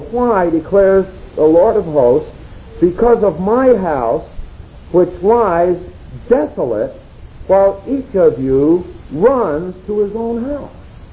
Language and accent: English; Missouri, United States; I'm from Missouri. In other words, you've got to show me that it's not God.